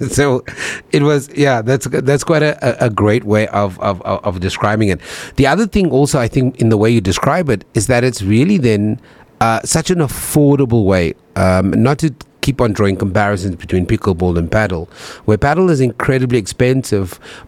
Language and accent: English; Cape Town, Western Cape, South Africa; I'm a Cape Flats boy too, and I grew up in the streets of Cape Town